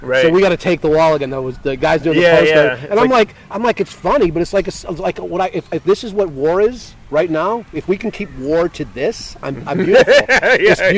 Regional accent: Chicago, Illinois, United States; the street art, when I grew up in Chicago, it was a communication.

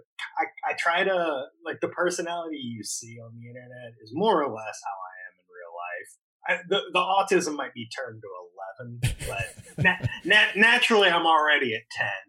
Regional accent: Suffolk, Virginia, United States; No, I'm actually from Virginia. About 30 minutes north of the Carolina border, it's the largest landmass within Hampton Roads, but it's the smallest town. It's a rural place called Suffolk, Virginia.

